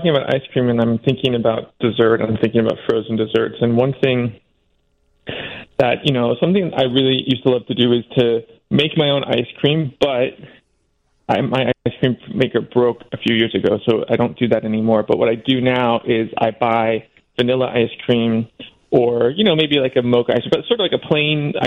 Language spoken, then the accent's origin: English; Cincinnati, Ohio, United States; I grew up in Cincinnati, so I know that, you know, there are certain things, you know, like people love to, you know, say mean things about Cincinnati chili